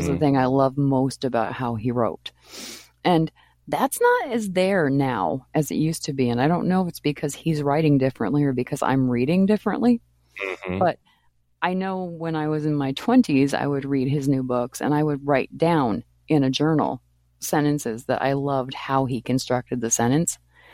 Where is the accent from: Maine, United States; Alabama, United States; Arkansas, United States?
Maine, United States; And I grew up in Maine in the woods, and there was everything magical about that.